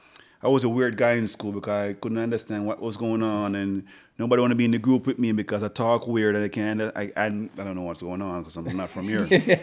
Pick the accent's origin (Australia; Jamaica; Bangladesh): Jamaica; now in United States; I'm not from here, as you know that. I'm from Jamaica.